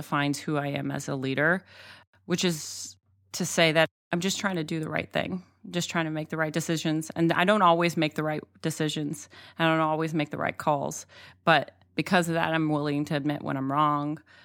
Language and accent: English; Alabama, United States; I don't have connections there. I grew up in Alabama to like Persian parents.